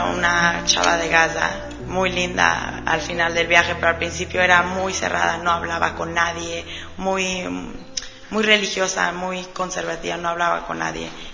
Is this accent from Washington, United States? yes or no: no; San Diego, California, United States; Vivo en San Diego, yo soy la americana de San Diego, pero mi familia es mexicana de un lado y del lado de mi madre son españoles. Está un poquito de todo.